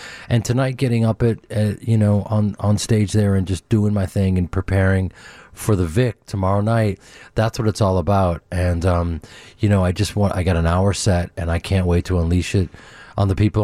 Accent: Chicago, Illinois, United States; I grew up in Chicago with these incredible audiences that will show up

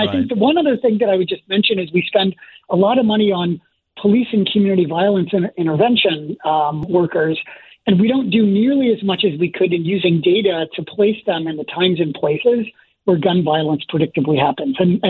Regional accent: Philadelphia, Pennsylvania, United States; I grew up outside of Philly

